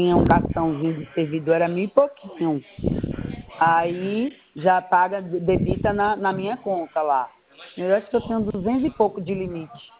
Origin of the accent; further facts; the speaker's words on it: Itabuna, Bahia, Brazil; Sou da Bahia.